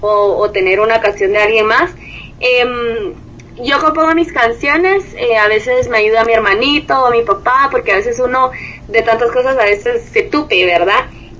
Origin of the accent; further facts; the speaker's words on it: Guatemala; ¿por qué cantas en inglés y uh-huh. sos chapina? Uh-huh. Pero realmente, como crecí oyendo solo música en inglés